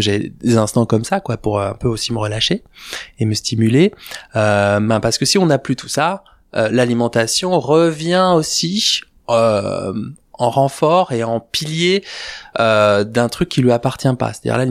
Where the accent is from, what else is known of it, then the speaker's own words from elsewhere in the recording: Hauts-de-France, France; Moi, je viens du Nord.